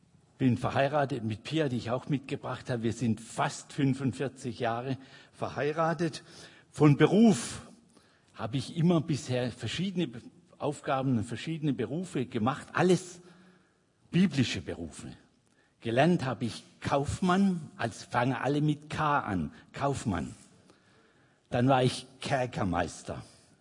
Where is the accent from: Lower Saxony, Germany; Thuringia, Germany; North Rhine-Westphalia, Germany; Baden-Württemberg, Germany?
Baden-Württemberg, Germany; Linkenheim-Hochstetten; Ich komme aus Linkenheim, Hochstetten.